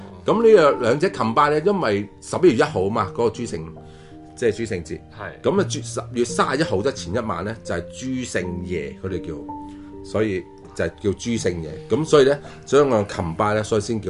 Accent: China; 我哋中国人嘅鬼节有啲相近嘅

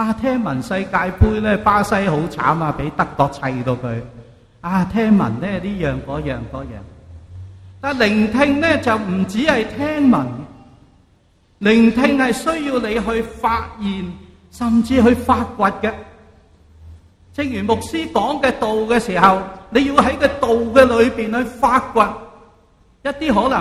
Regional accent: China; 如果大家有留意，我哋中国人造字系好有意思嘅。

